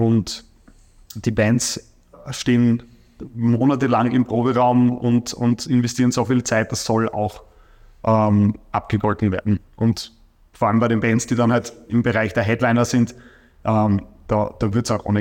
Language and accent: German; Kindberg, Styria, Austria; Und Kindberg, meine Heimat